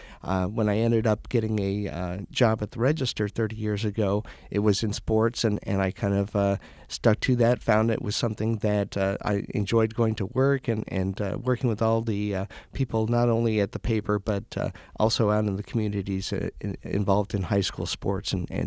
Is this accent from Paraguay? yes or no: no; Des Moines, Iowa, United States; I did. I grew up in the Des Moines area really was interested in sports from an early age.